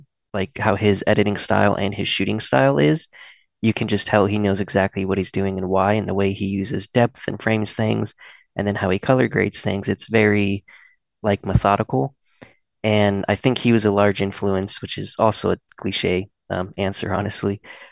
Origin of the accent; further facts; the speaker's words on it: California, United States; because I was from California, 40 minutes from the coast, and grew up going to the beach all the time with my family and surfing and skimboarding.